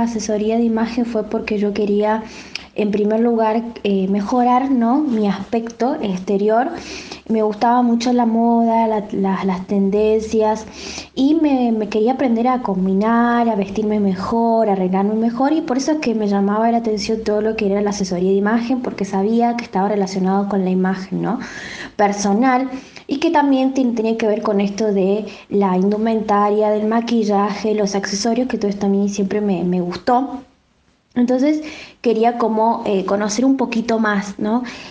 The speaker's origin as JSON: {"language": "Spanish", "region": "San Luis", "country": "Argentina", "said": "Bueno, yo soy de la provincia de San Luis, en Argentina. Tengo 30 años"}